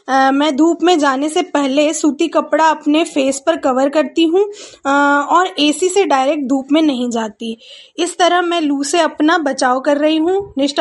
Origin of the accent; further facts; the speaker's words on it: Ajmer, Rajasthan, India; now in Khandwa, India; वैसे तो मैं अजमेर की रहने वाली हूँ, परंतु अभी कुछ दिनों से खंडवा आई हूँ।